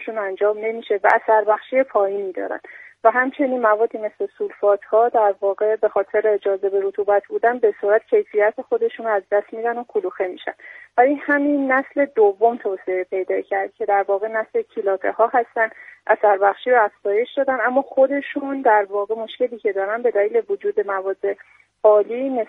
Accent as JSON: {"language": "Persian", "town": "Zanjan", "region": "Zanjan Province", "country": "Iran", "said": "خب من توی زنجان ساکنم و خودم هم اهل زنجانم"}